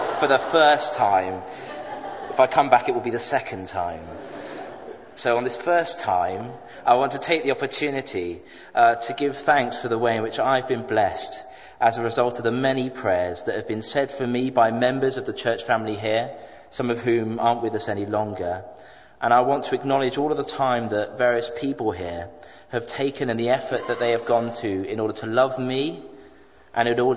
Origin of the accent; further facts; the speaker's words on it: Bristol, South West England, United Kingdom; I grew up here in Bristol among the fellowship at Kensington Baptist Church, here in this very church.